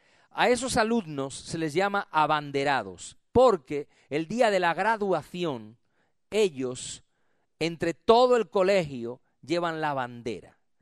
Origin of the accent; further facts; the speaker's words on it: Spain; si tú llevas una bandera como español, te dicen, ah, tú eres de derechas